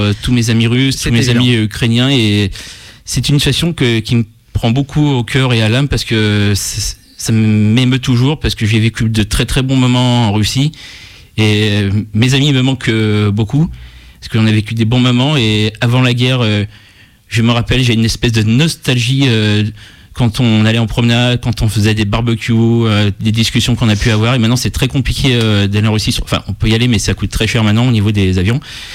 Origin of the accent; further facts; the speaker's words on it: France; en tant que bon français